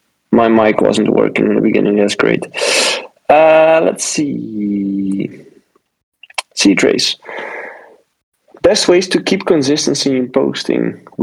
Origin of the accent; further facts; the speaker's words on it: Suriname; Because I'm from Suriname, where electronic dance music is only liked by a small group.